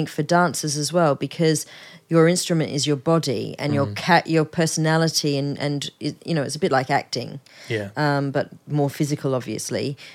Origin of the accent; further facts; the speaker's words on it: Adelaide, South Australia, Australia; moved away as an adult; now in United Kingdom; And, so I grew up in Adelaide and went to primary, secondary and uni in Adelaide and then – in Australia. And then came over here.